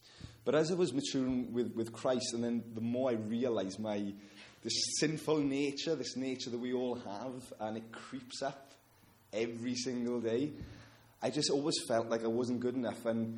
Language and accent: English; Wales, United Kingdom; I grew up in Wales, as I've already mentioned.